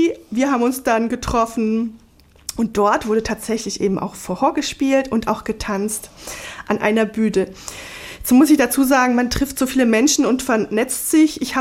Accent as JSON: {"language": "German", "country": "Germany", "said": "Ich habe es ihr dann gesagt, ich komme nicht aus dem Süden, bin Deutsche."}